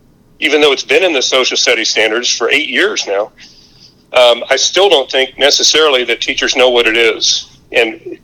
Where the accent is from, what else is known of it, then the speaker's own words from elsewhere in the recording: Alabama, United States; I know that when I was growing up in North Alabama, I took a class where we learned about Marxism and Leninism